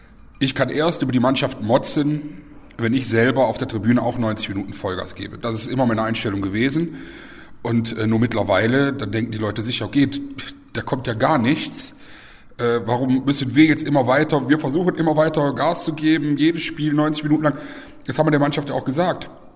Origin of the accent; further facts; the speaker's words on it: Olpe, North Rhine-Westphalia, Germany; Olpen ist meine Heimatstadt